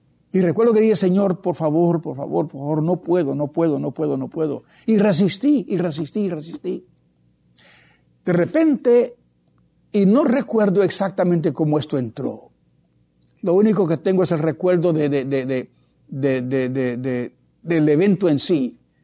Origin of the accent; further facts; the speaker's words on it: Puerto Rico; Nací en Puerto Rico. Tenía el idioma español, que me vino por nacimiento. Tenía la cultura hispana, nacido entre ellos y vivido entre ellos, la escuela toda en español, mis amigos todos hispanos, la cultura hispana la tenía.